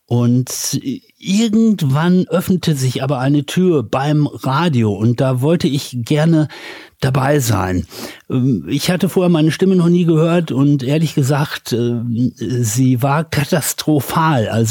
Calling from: Düsseldorf, North Rhine-Westphalia, Germany; die ich als Düsseldorfer von Ihnen bekomme

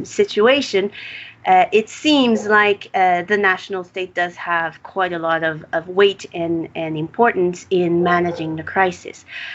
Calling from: Mexico City, Mexico; So I'm speaking here from Mexico City

